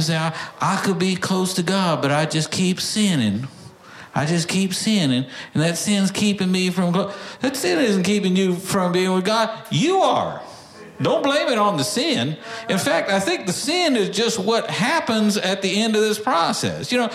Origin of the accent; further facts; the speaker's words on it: Texas, United States; In Texas, we have a saying. I'm from Texas. We have sayings in Texas.